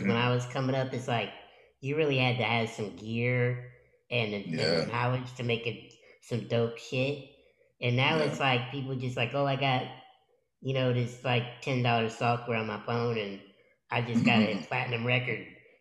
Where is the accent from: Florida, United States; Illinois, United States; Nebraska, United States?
Illinois, United States; By the way, we're some Midwest boys. I grew up in Illinois.